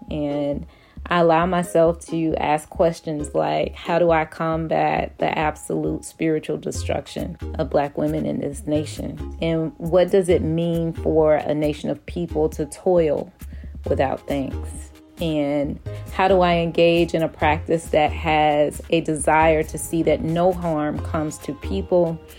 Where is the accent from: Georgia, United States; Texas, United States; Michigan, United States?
Georgia, United States; Atlanta; I am actually from Atlanta. I am a Grady baby. My first steps were on Stewart Avenue, what is now known as Metropolitan Avenue.